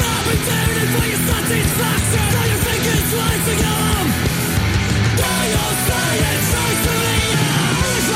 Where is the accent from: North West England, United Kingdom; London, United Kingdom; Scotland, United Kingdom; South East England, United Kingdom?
North West England, United Kingdom; Blackpool; I'm from Blackpool, where Rebellion is.